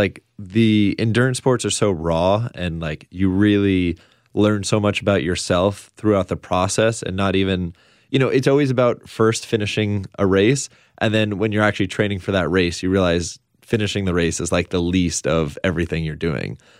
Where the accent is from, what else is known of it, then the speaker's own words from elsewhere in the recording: New York, United States; In Westchester, New York. So a little bit north of the city.